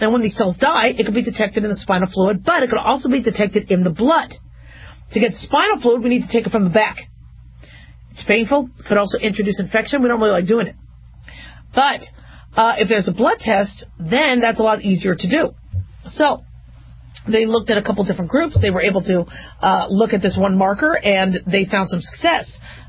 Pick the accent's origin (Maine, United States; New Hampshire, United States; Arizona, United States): Arizona, United States; when I was growing up in Arizona, we learned to go into your ear